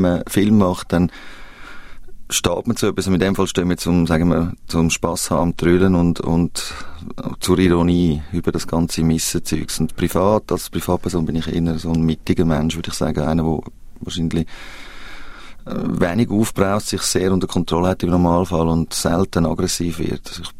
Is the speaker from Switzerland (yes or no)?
yes; Eastern Switzerland, Switzerland; accent: Rheintal dialect; first language Rheintal dialect; Und meine Mutter hat immer noch schöne ostschweizerische Färbung im Dialekt. Und ich habe ja als Kleinkind meine erste Sprache, die ich gelernt habe, ist eben auch Rintaler Dialekt gewesen